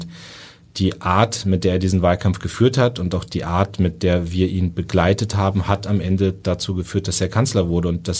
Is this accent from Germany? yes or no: yes; Northern Germany, Germany; ich bin auch Norddeutscher, mir liegt dieses, keine emotionalen Ausbrüche, vielleicht auch nur das Nötigste sagen, das liegt mir sehr nah.